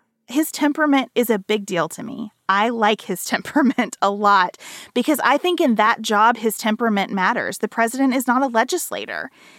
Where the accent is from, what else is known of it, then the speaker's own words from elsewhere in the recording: United States; Because as an American, again, I don't believe we're in an autocracy.